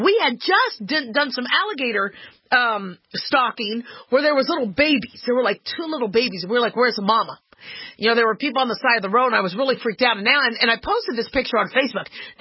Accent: California, United States; okay, I grew up in California.

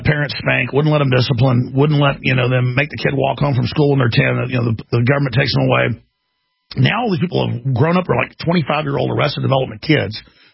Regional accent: Dallas, Texas, United States; So, I mean, I grew up in Dallas. I was a wild child, you know

